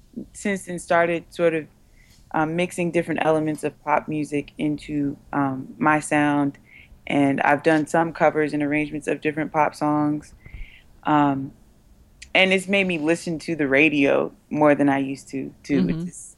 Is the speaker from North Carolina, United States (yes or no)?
yes; North Carolina, United States; now in Washington, United States; I was born in D.C., but I was raised in North Carolina.